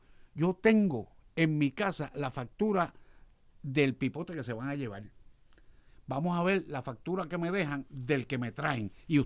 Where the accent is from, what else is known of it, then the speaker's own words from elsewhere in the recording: Vega Baja, Puerto Rico; En Vega Baja yo me crié con gas.